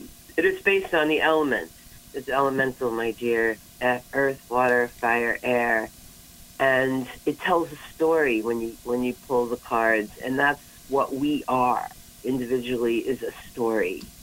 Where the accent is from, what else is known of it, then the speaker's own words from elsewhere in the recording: New York, United States; born there; Well, I'm a pagan Jew, and I was born in New York 64 years ago